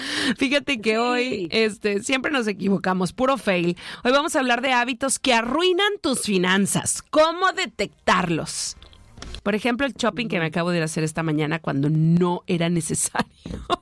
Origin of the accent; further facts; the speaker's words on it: Baja California Sur, Mexico; ¿a poco no los cabeños sentimos Playa del Carmen y Cancún como a la otra